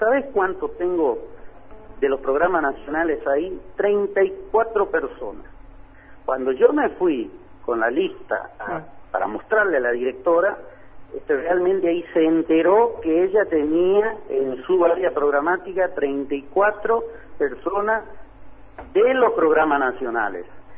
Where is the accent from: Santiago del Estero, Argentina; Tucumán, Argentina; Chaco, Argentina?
Chaco, Argentina; Río Muerto; Yo, ustedes saben que soy de Río Muerto, una delegación de Los Frentones.